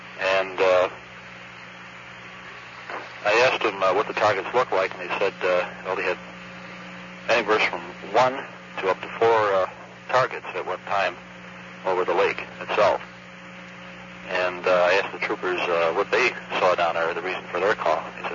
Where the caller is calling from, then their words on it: Albany, New York, United States; I'm calling from Albany, New York.